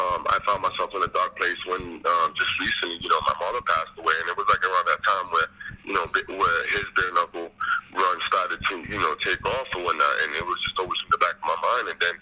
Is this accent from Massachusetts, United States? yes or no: yes; Massachusetts, United States; You not only from my boxing gym from back home, because I'm from Massachusetts.